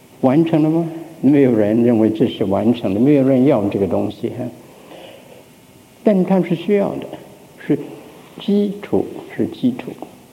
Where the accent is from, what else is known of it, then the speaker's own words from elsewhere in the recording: North China, China; 在中国，我在北方长大，冬天呢是围着火炉的